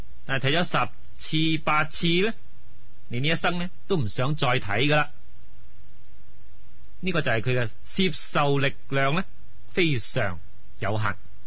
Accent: China; 这个是我们中国人对于典籍非常尊重的一个节。

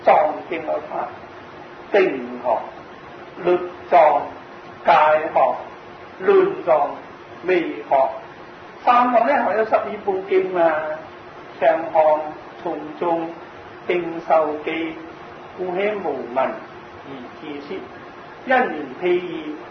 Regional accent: Guangzhou, Guangdong, China; 我是广东人啊，唔知广东人啊，我系省会人

